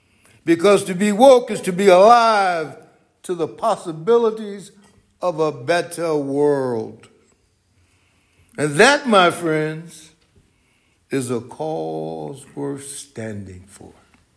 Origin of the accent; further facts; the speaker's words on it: Mississippi, United States; from my home state, good old state of Mississippi. Can I get a hand for Mississippi?